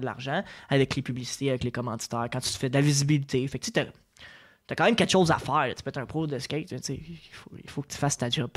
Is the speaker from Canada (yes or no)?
yes; Quebec, Canada; Puis, tu sais, on vient du Québec.